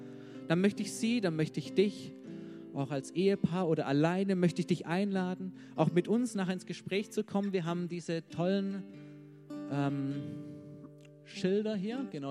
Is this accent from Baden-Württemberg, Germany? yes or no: yes; Stuttgart, Baden-Württemberg, Germany; Ich bin aus Stuttgart